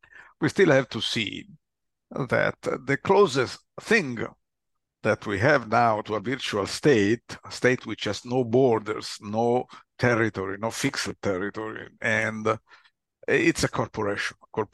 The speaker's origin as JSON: {"language": "English", "country": "Italy", "said": "There are many things I cannot do as an Italian"}